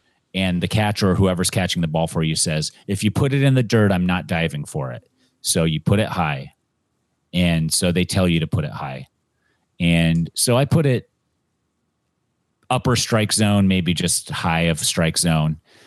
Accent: Pittsburgh, Pennsylvania, United States; So I come from Pittsburgh, maybe on the same flight.

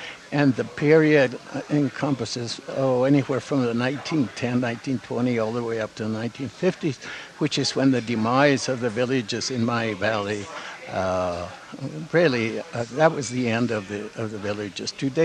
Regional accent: Guadalupe, New Mexico, United States; I come from Guadalupe. That was the name that was given later, but early on it was called Ojo del Padre.

